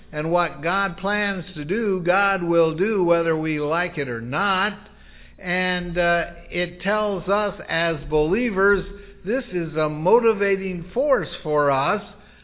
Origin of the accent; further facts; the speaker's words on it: California, United States; moved away as an adult; and I was raised in California. I didn't leave the state until I was 27. I don't really want to go back.